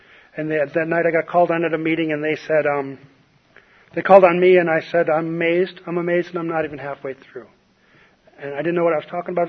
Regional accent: New York, United States; and he didn't know I'm from New York. If he'd known that, he wouldn't have called me names.

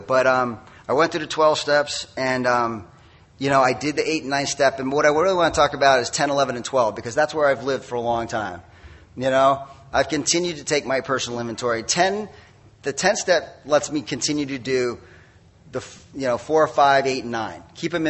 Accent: Northeast, United States; I'm from the Northeast. You know, I just come from boarding school.

